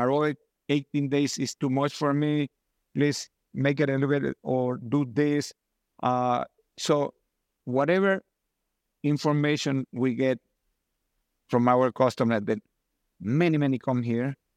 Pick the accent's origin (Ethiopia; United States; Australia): Ethiopia; I come from Ethiopia. In Ethiopia, it grows well in the mountains.